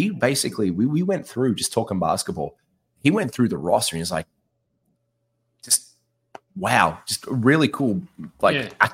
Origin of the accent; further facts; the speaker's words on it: Gold Coast, Queensland, Australia; and again, I grew up on the Gold Coast. So yeah. I had the big day out in my backyard.